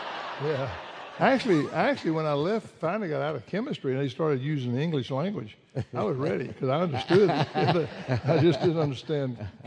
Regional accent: Deep South, United States; Of course, I'm from the Deep South. I was opposed to the union.

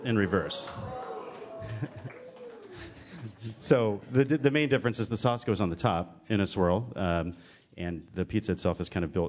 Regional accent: Trenton, New Jersey, United States; But the tomato pie in and of itself is something that I grew up with in Trenton, New Jersey, a long time ago.

